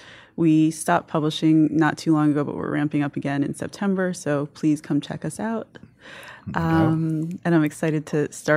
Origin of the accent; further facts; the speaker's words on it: New York, United States; I am. I'm from the Upper West Side, just 10 blocks up from here.